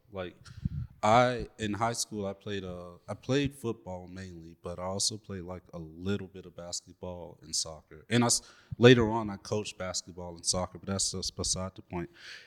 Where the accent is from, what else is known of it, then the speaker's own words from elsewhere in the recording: Montgomery, Alabama, United States; I'm from Montgomery, Alabama.